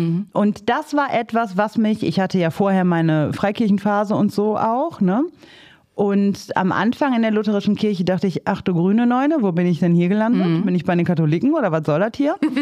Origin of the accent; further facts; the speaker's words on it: North Rhine-Westphalia, Germany; Und danach ist dann auch Schicht im Schacht, wie man bei uns im Ruhrpott sagt.